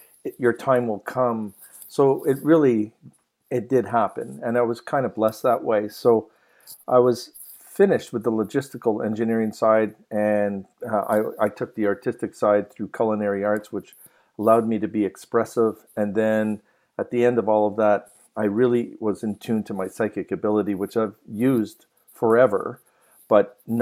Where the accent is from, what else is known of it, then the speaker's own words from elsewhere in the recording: Quebec, Canada; So I had to wait until I was actually 6 before I went into school back in good old Quebec.